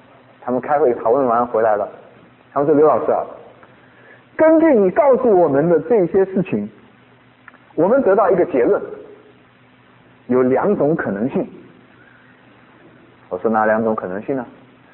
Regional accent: China; 这个篡改历史我们中国人很在行的啊。

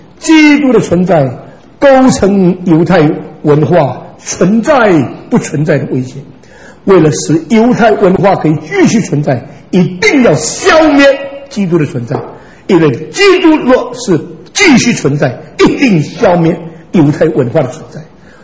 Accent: Xiamen, Fujian, China; born or raised there; moved away

